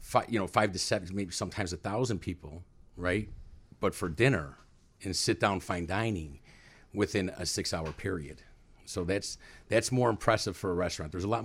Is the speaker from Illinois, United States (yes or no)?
yes; Elmwood Park, Illinois, United States; I grew up in a town just west, right of there, right close by him, in Elmwood Park.